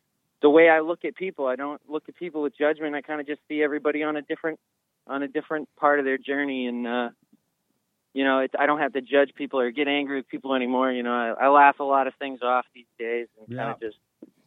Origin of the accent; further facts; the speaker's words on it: New Hampshire, United States; New Hampshire.